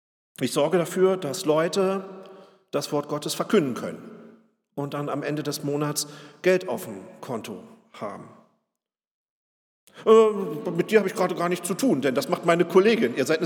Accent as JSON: {"language": "German", "town": "Braunschweig", "region": "Lower Saxony", "country": "Germany", "tie": "born or raised there", "moved": "as an adult", "said": "Auch ich bin in der Friedenskirche in Braunschweig groß geworden und in der Stadt vor über 50 Jahren geboren. Allerdings habe ich Braunschweig schon 1992 verlassen"}